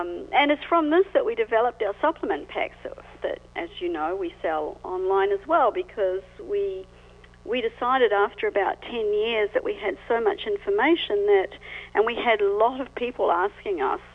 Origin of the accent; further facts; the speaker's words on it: Auckland, New Zealand; Even though I grew up in Auckland, which, of course, is the biggest city in New Zealand, I grew up in the suburbs in a beautiful area, actually a lot like Salt Spring, lots of trees, lots of beaches.